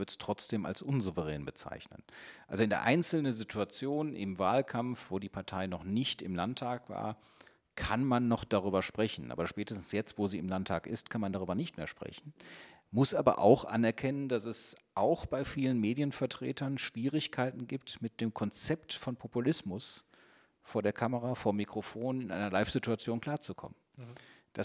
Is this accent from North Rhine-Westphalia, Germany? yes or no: yes; Cologne, North Rhine-Westphalia, Germany; ich komme aus Köln, da ist die DITIB-Zentralmoschee gebaut worden.